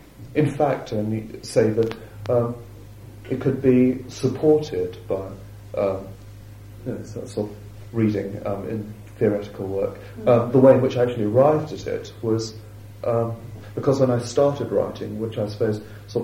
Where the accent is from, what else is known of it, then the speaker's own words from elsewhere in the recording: South West England, United Kingdom; And I'd not been to London before, or lived in a big city. I was brought up on Dartmoor, in fact, so quite isolated circumstances.